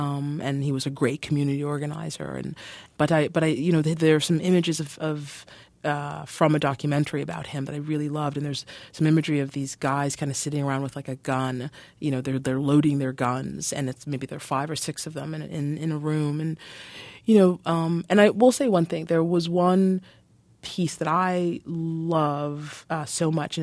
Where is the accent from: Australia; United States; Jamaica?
Jamaica; again, I'm 42 years old. I wasn't a part of the Panthers. You know, I'm from Jamaica